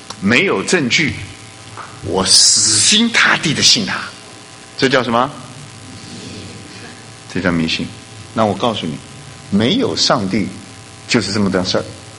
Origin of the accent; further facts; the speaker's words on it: China; 很可能就是我们中国人讲的老天爷